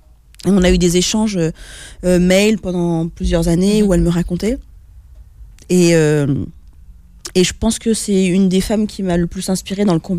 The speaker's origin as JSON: {"language": "French", "town": "Romorantin", "region": "Centre-Val de Loire", "country": "France", "said": "je dis que je viens de Romorantin et je parle de la Sologne, etc. Et donc, c'est une forme d'hommage aussi à l'endroit d'où je viens."}